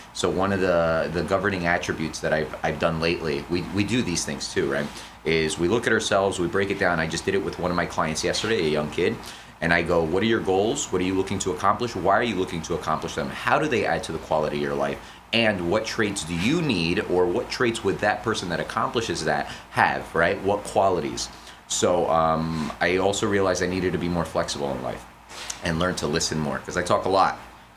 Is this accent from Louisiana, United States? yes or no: no; New Jersey, United States; I grew up in Hudson County. So I was down there. It's been a change moving up here, but it's been a great change. And as time went on, I found myself in Sussex County.